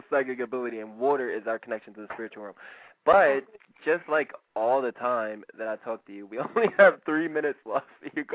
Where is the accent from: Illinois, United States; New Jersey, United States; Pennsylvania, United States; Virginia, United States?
Pennsylvania, United States; Philadelphia; I just moved here like 9 months ago, though, so I'm from Philadelphia originally.